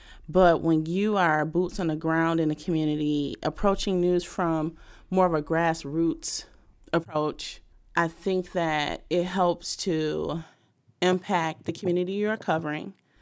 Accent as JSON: {"language": "English", "town": "Flint", "region": "Michigan", "country": "United States", "tie": "born or raised there", "said": "And I'm from Flint. So I'm from this area, born and raised. I'm 42."}